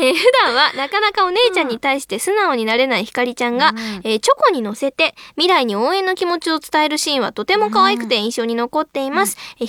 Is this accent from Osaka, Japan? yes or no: no; Shizuoka, Japan; まだ私地方に住んでたので、地元の静岡に住んで